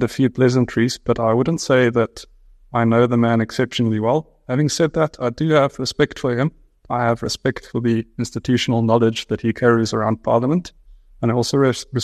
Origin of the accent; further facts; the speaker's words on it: Free State, South Africa; also born or lived in Cape Town; I was born in the Free State, born and bred in the dirt.